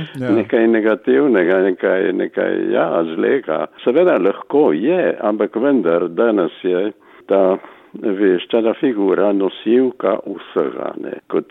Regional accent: Knežak, Littoral–Inner Carniola, Slovenia; jaz treba poudariti, da nisem tukaj iz Ilirske Bistrice, ampak sem iz Gorne Pivke, se pravi iz Knežaka, sem, torej tam je krasne, čeprav nas Sežanci ne priznavajo za Kraševce, ne? Ampak smo tudi na Belem kamnu, ne?

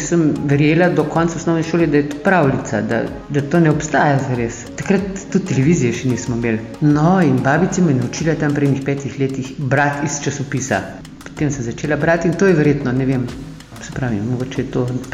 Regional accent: Cirkulane, Drava, Slovenia; also born or lived in Ptuj; Rodila sem se na Ptuju, ampak na Ptuju v porodnišnici, doma sem v Halozah, to je 15 km proč, tako da moj rojstni kraj je Slaneset občina Cirkulane, 3 km stran je Drava, to so haloški griči

